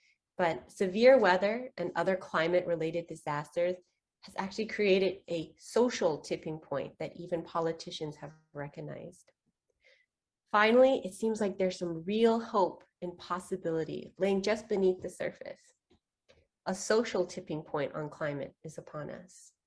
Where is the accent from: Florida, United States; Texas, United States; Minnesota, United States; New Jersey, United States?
Texas, United States; Houston; born and raised in Houston, Texas, the oil and gas capital of the US. And when I say I'm from Houston, most people think this was my ride to school every day, but nope.